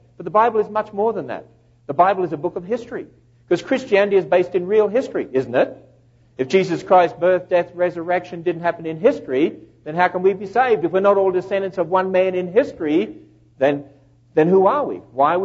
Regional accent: Australia; accent: Australian; it allows you to get used to my Australian accent

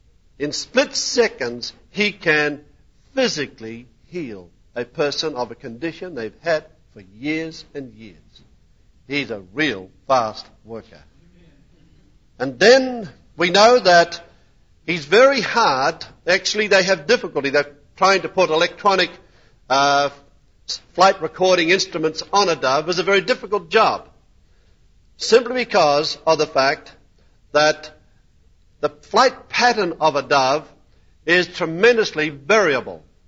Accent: New Zealand; because I was raised in New Zealand

